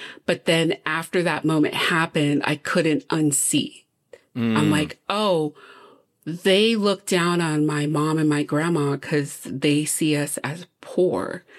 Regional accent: Rhode Island, United States; where I grew up in Rhode Island is on the border of Rhode Island and Massachusetts.

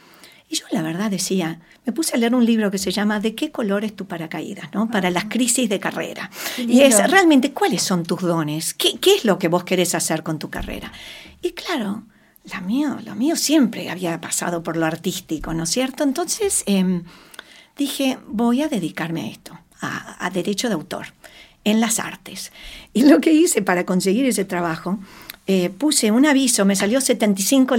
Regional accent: Argentina; soy una abogada argentina

